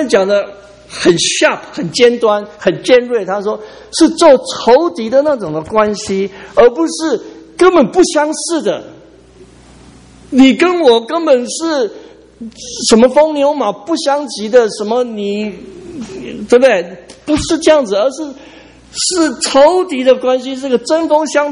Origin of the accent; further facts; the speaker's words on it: Taiwan; 哎，我们以前在台湾长大就是这样子，就说要杀猪跑马。